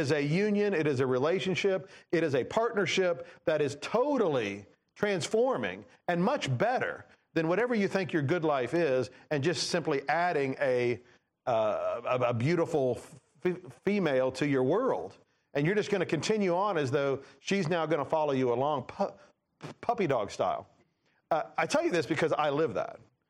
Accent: Nova Scotia, Canada; We did some mission work growing up in Nova Scotia.

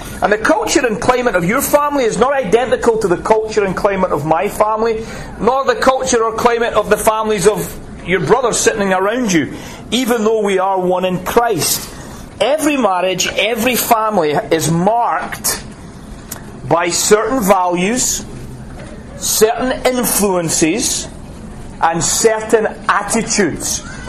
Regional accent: Scotland, United Kingdom; also born or lived in Northern Ireland; I grew up in Scotland, which has its own peculiar culture and certainly climate. And then I laboured and pastored in Northern Ireland for 11 and a half years, went to university there, and I lived in Northern Ireland

